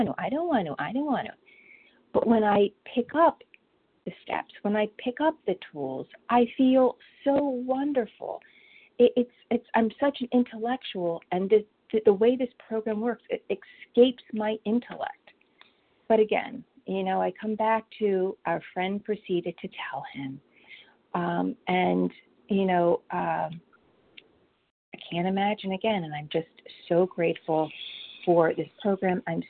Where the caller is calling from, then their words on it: Vineland, New Jersey, United States; I'm calling from Vineland, New Jersey.